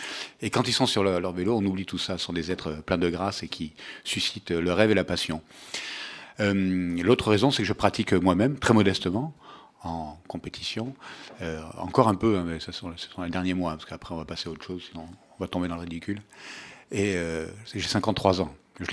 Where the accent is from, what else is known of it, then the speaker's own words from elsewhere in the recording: Nice, Provence-Alpes-Côte d'Azur, France; born there; je suis né à Nice.